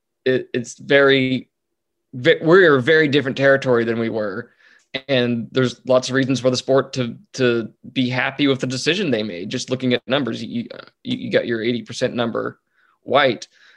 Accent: Texas, United States; I've lived my entire life, except for 1 year, in the South. I was raised in North Texas.

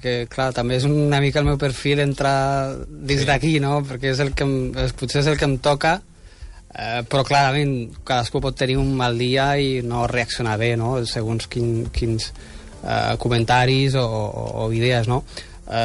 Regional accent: Tetouan, Tanger-Tetouan-Al Hoceima, Morocco; moved away as an adult; jo soc de Tetuán, que és una ciutat més o menys petita al nord del Marroc

